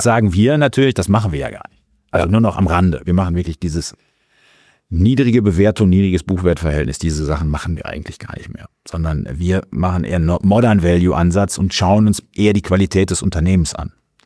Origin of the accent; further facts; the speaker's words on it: North Rhine-Westphalia, Germany; Ich komme aus dem Sauerland